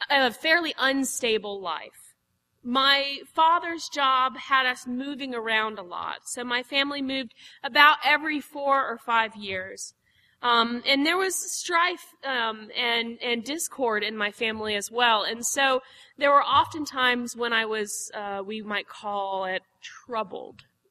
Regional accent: Florida, United States; I grew up in Florida.

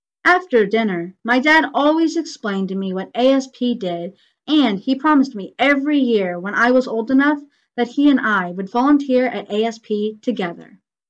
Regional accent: Cary, North Carolina, United States; I was raised with an understanding that I was blessed growing up in Cary, because life here is so different than many places in our country.

